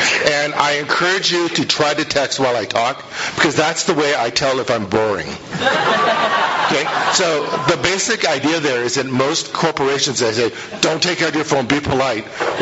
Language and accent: English; California, United States; I come from Silicon Valley, so take me to your leader.